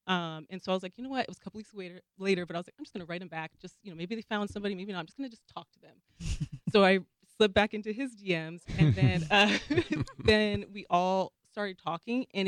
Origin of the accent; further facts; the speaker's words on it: Seattle, Washington, United States; also born or lived in New Jersey; Born in New Jersey, but grew up in Seattle.